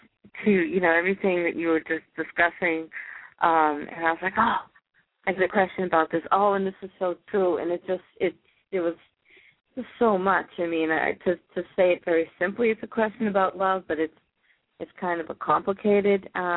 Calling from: Massachusetts, United States; Yeah, I'm near Boston.

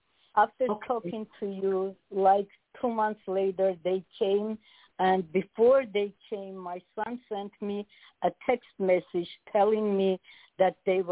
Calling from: Las Vegas, Nevada, United States; actually, I'm calling from Las Vegas.

